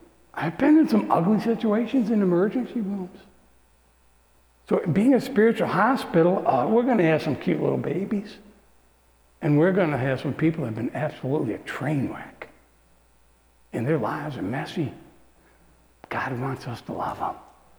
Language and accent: English; Morrisville, United States; I remember I'm a young Christian. I'm at Morrisville. I'm from Morrisville.